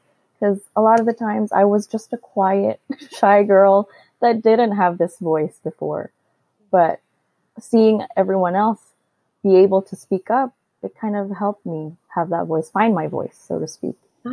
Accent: London, United Kingdom; I've been racially discriminated throughout my life, to be honest, from growing up in London to moving here where it's more diverse.

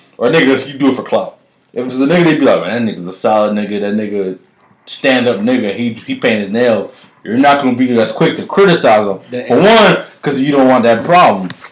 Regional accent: Columbus, Ohio, United States; I'm from I grew up in Columbus too.

